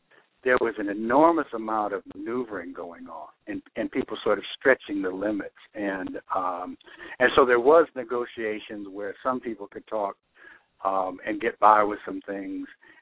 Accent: West Coast, United States; I mean, I grew up on the West Coast

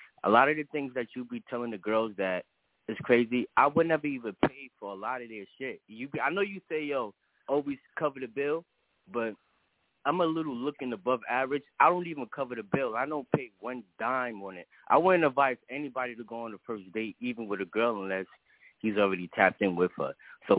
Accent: New York, United States; I'm from New York, yo.

